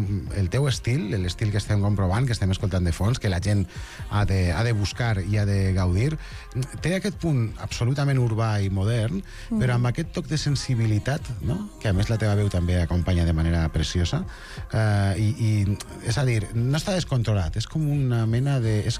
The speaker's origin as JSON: {"language": "Catalan", "town": "Castelló", "region": "Valencian Community", "country": "Spain", "said": "Jo soc de València, de Castelló, per això em notes un accent una mica"}